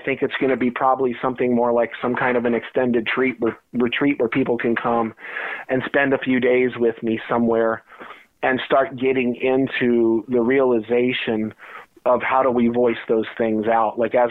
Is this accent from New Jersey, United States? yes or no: yes; New Jersey, United States; my childhood growing up in New Jersey. I was right on the edge of course, there's all the great cryptids like the Jersey Devil and all of that. You know, we used to go camping out in the Pine Barrens in the pines.